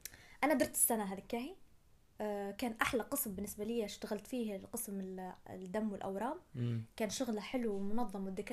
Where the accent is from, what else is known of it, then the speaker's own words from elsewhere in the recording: Benghazi, Libya; ان نحن عندنا في بنغازي